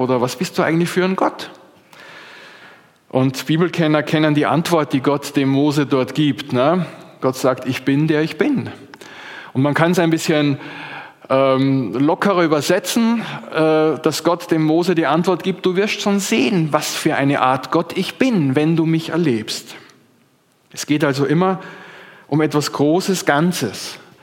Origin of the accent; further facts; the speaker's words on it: Austria; Oder bei uns in Österreich hieß es dann immer unterrichtsfreie Zeit.